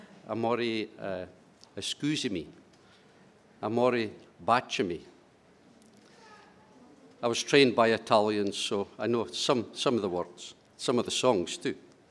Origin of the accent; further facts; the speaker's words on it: Stirling, Scotland, United Kingdom; I'm from Stirling, Scotland. That's Braveheart country.